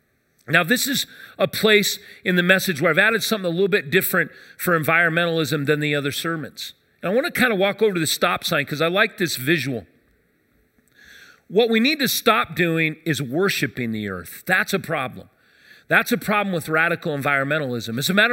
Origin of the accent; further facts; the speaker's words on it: Denver, Colorado, United States; We moved from North Denver over here, and I went to Westminster Elementary School.